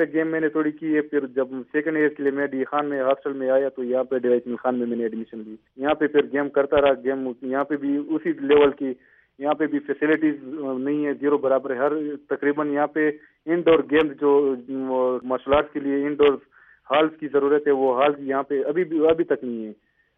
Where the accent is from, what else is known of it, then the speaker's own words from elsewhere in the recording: Khyber Pakhtunkhwa, Pakistan; born there; now in Dera Ismail Khan, Pakistan; میری پیدائش جنوبی وزیرستان میں ہوئی ہے،